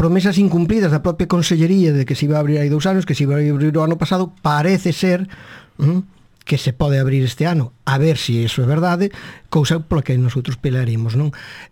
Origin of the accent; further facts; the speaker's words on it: Perlío, Galicia, Spain; also born or lived in Caldas de Reis; meus pais viñeron a vivir a Perlío, alá polos anos 50, non? Eu nacín, a pesar diso, nacín en Caldas de Reis. Pero aos poucos días, pois, bueno, xa estaba en Perlío, non?